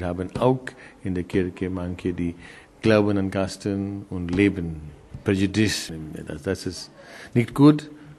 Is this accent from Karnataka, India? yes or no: no; Mumbai, Maharashtra, India; ich komme aus Bombay. Wir haben keine Kasten in Bombay.